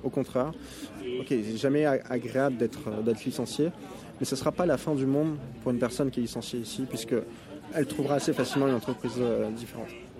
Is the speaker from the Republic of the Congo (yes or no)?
no; Lille, Hauts-de-France, France; moved away as an adult; also born or lived in Paris; now in Montreal, Canada; je suis originaire de Lille, nord de la France, et je suis arrivé à Montréal en juillet 2013. Avant de venir à Montréal, je travaillais à Paris pendant 3-4 ans